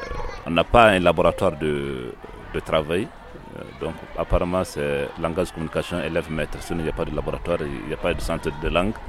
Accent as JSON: {"language": "French", "country": "Mali", "said": "4 ans après le certificat chez vous et 3 ans après le certificat chez nous au Mali."}